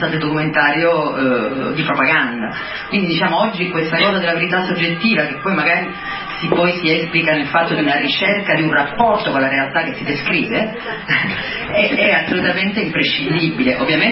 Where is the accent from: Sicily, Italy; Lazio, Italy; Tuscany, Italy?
Sicily, Italy; Catania; io sono pure di Catania